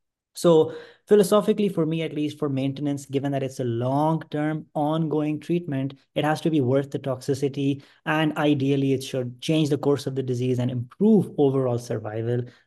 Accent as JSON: {"language": "English", "country": "Pakistan", "lives_now": "Utah, United States", "said": "I'm currently in Utah at the Huntsman Cancer Institute. I'm originally from Pakistan"}